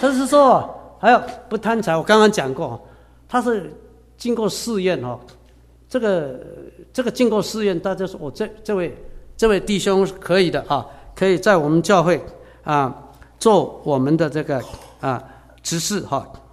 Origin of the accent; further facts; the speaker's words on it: Taiwan; moved away; 我从台湾来2000